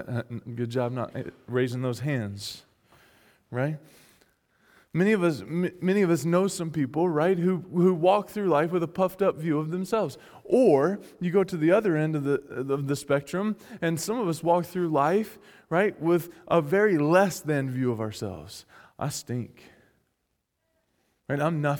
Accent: the South, United States; accent: southern; I like my southern accent.

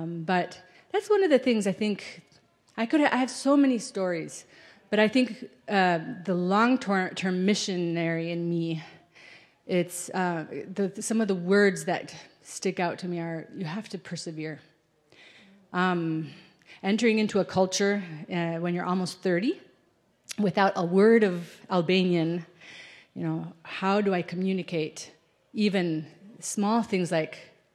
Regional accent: Argentina; moved away as an adult; So I grew up in Argentina. I was there for 18 years, so all of my growing up years, my parents, were there for 35 years as missionaries in the northwestern part of Argentina, so in the Andes Mountains.

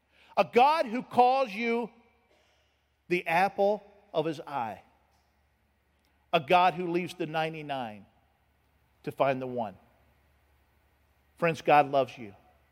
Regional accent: Georgia, United States; One day I was visiting in Florida. I was from Georgia, but I was on vacation.

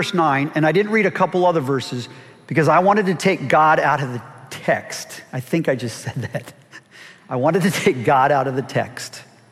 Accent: Pennsylvania, United States; Or I grew up in Pennsylvania. Ohio's not my home.

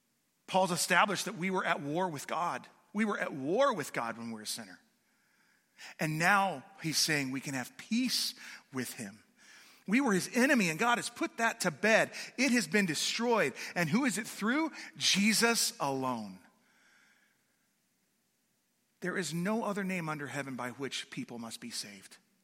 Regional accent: California, United States; But I'm from California. You can make fun of me all you want.

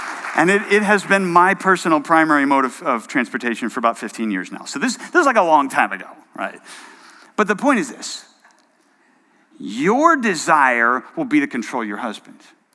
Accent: New England, United States; So Annie and I, she's from California. I'm from New England. But we both grew up in blue-collar, small-town kind of contexts.

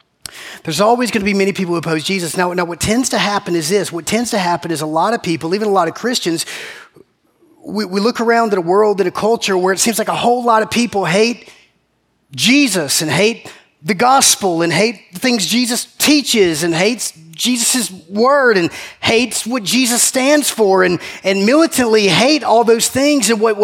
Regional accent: Macon, Georgia, United States; My wife and I are originally from Macon. We're from Middle Georgia.

